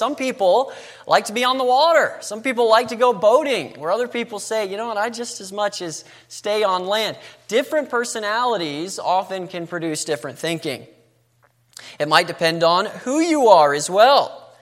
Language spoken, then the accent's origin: English; Florida, United States; I was raised in Florida. But, you know, I've got some family that is just very Southern, if I could say it that way.